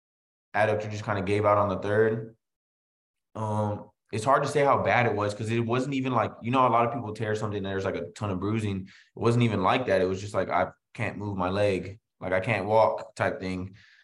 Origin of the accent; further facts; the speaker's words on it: San Antonio, Texas, United States; San Antonio, Texas.